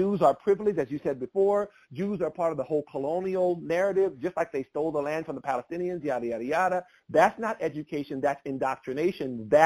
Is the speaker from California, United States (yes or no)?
yes; California, United States; I'm from California. We live in North Carolina now. I grew up, I was there from a little kid